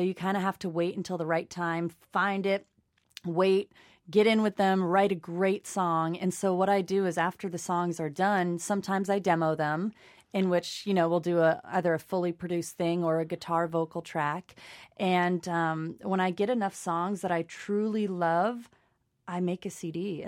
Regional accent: Massachusetts, United States; And I'm like, "Come on. I'm from Massachusetts. This is nothing."

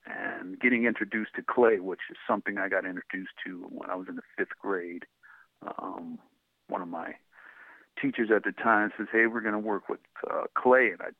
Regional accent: San Jose, California, United States; I was raised in San Jose, California, and that's basically where my creative inspiration started.

